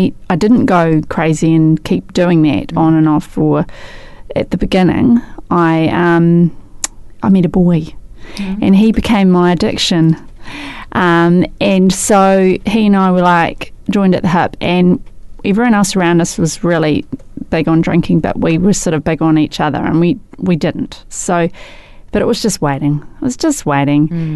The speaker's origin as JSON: {"language": "English", "town": "Christchurch", "region": "Canterbury", "country": "New Zealand", "tie": "born or raised there", "said": "Born and bred."}